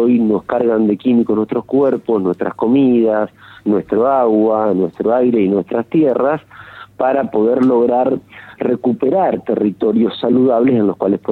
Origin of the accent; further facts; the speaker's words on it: Entre Ríos, Argentina; yo recuerdo cuando yo era pequeño, soy de Entre Ríos